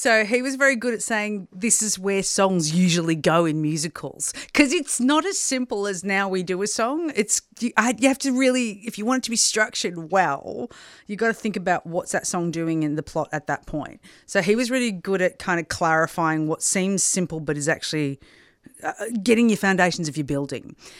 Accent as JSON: {"language": "English", "town": "Wagga Wagga", "region": "New South Wales", "country": "Australia", "tie": "born or raised there", "also_born_or_lived": "Melbourne", "said": "I used to tour plays around the classrooms in Wagga Wagga, where I was born in Wagga and we moved to Melbourne."}